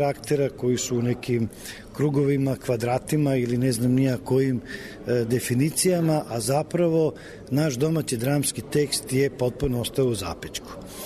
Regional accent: Novi Sad, Vojvodina, Serbia; ja kao rođeni Novosađanin koji sam odrastao u ovome gradu

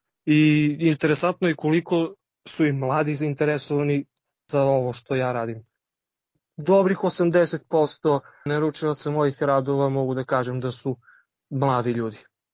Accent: Bor, Southern and Eastern Serbia, Serbia; born there; jer sam rodom iz Bora i još od detinjstva me to privlačilo.

